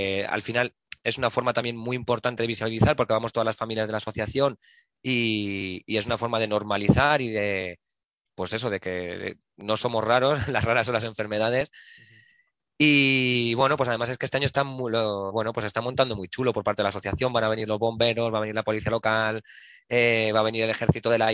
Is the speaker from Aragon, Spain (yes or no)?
no; San Sebastián de los Reyes, Community of Madrid, Spain; yo soy de Sanse de toda la vida, pero hace unos años no vivíamos aquí en San Sebastián de los Reyes.